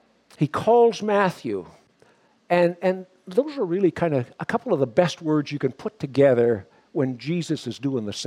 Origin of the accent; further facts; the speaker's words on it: Homewood, Manitoba, Canada; my hometown of Homewood. I don't know whether you know where that is. It's in Manitoba.